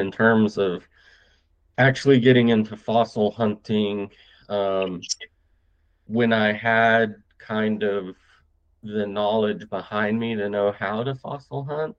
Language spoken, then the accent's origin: English; Texas, United States; I was raised in the Texas Panhandle, not many sharks up there.